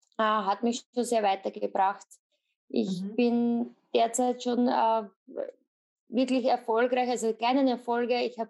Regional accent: Lower Austria, Austria; Ich komme aus Österreich, aus Niederösterreich. Bin verheiratet und Mama von 2 Mädchen im Alter von 9 und 15 Jahren.

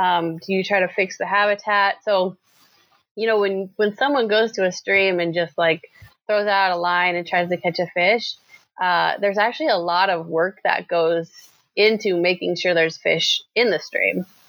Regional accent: Helena, Montana, United States; So I am from Helena, Montana. This is where I was born. And I grew up in a very large extended family.

